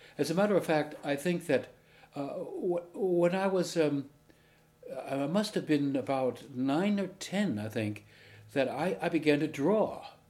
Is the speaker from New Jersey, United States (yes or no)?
yes; Paterson, New Jersey, United States; I was born in January 29th, 1934, in Paterson, New Jersey.